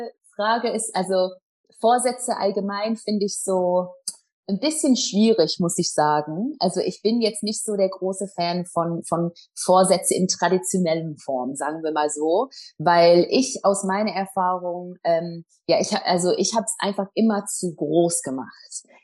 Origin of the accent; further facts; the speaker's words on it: England, United Kingdom; German is a second language; moved away as an adult; now in Germany; ich komme ursprünglich aus England, was man bestimmt zwischendurch raushören wird. Aber ich bin schon relativ lange in Deutschland jetzt.